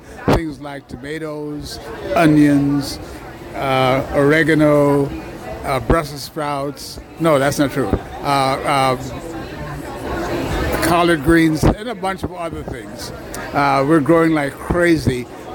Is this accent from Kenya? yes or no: no; Jamaica; also born or lived in Atlanta, United States / Chicago, United States; now in St. Petersburg, United States; Yeah, I am a transplant from Atlanta by way of Chicago, and ultimately by way of Jamaica. So I've been in this country over, 60 odd years. And I moved down to St. Pete 3 years ago